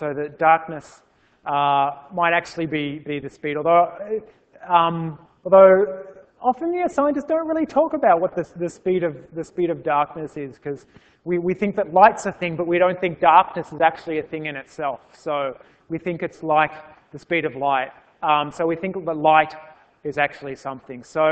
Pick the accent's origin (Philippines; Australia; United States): Australia; I come from Australia and that's kind of upside down.